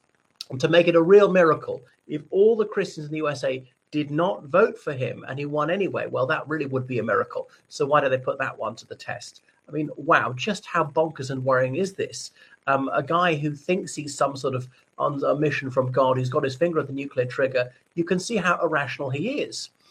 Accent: Ireland; from Ireland.

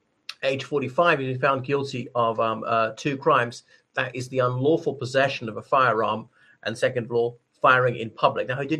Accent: Ireland; from Ireland.

